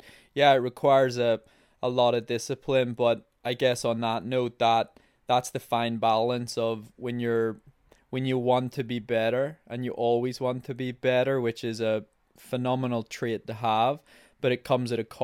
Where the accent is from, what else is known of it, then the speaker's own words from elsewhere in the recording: Ireland; I'm a Irish Olympic marathon runner.